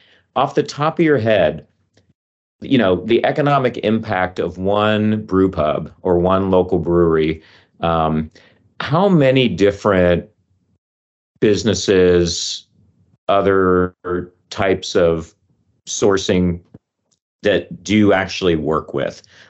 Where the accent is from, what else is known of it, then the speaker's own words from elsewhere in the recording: Forest Park, United States; You know, I grew up in Forest Park, and it wasn't too long a drive to go down Linton Road and go bowling at the Brentwood Bowl.